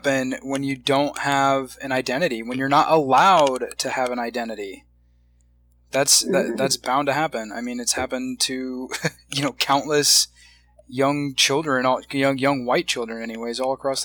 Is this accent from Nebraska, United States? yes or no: yes; Omaha, Nebraska, United States; I grew up in Omaha, Nebraska, and believe it or not, there's actually a significant black population there.